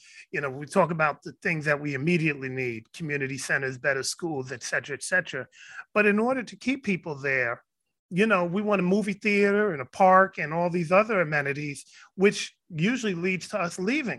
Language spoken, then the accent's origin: English; Soundview, New York, United States; She's from the South Bronx, my old stomping grounds. I'm from Soundview. She's from Hunts Point.